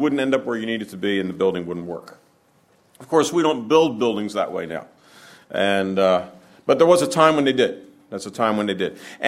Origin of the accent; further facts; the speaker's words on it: Maryland, United States; I'm not from Pennsylvania, so y'all are going to have to help me out here. I'm going to make reference to the Keystone State a couple of times. But I'm from Maryland, so I don't know.